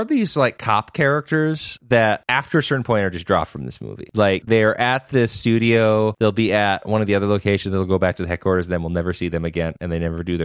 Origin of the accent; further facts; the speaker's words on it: United States; You know, we come from America where when we see cops in our media